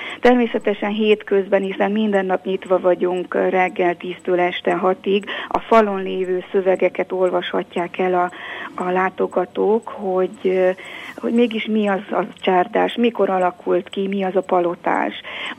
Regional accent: Transylvania, Romania; Magyarország anyaország, Erdély a szülőföldem

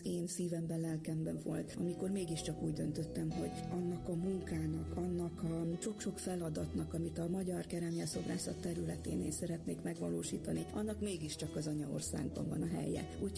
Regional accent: Korond, Harghita, Romania; now in Hungary; Itt az anyaországban, Budapest szívében, és Erdélyben pedig, hát a Székelyföld szívében, Korondon. Úgyhogy mégiscsak szerencsés vagyok, hiszen Magyarország a hazám, és Erdély a szülőföldem

